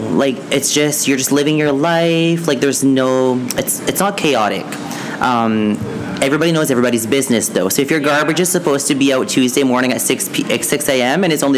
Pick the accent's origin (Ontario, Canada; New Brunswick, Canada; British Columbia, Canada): New Brunswick, Canada; Cap-Pelé; I'm from Capilet, New Brunswick. So it's a small town of 2,600 people. It's basically a French-speaking town, but everybody there is basically bilingual. It's very small. I say that it's my New Brunswick ghetto.